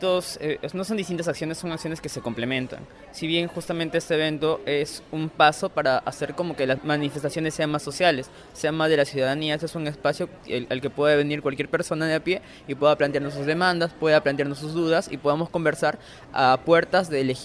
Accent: Peru; Algo como peruanos.

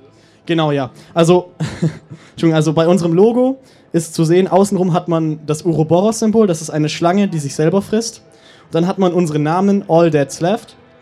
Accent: Reutlingen, Baden-Württemberg, Germany; da, wo ich herkomme, aus Kreis Reutlingen

